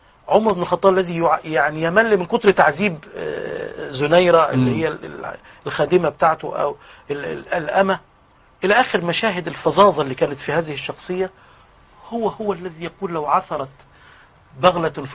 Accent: Egypt; لكن مثلا لما اغلق باب العمره شويه عندنا في مصر

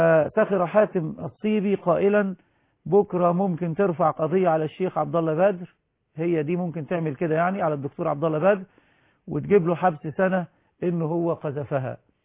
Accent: Egypt; لكن القضاء عندنا في مصر

